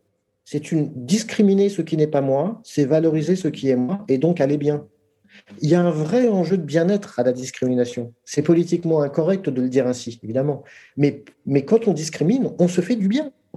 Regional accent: France; born there; Moi, je suis français parce que je suis né en France

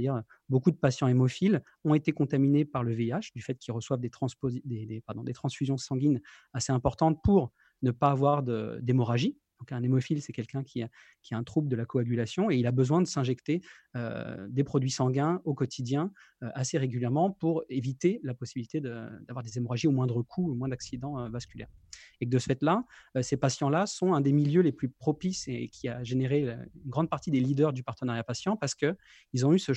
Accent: France; also born or lived in Quebec, Canada; donc je suis français d'origine, mais j'ai passé environ, enfin plus de 10 ans au Québec. Et je suis de retour en France depuis l'été dernier avec trois petits franco-québécois avec moi.

